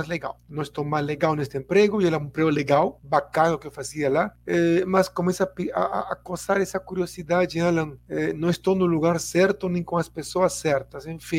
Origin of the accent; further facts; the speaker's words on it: Peru; Portuguese is a second language; Até fora do meu país, né? Sou peruano, então trabalhei no Peru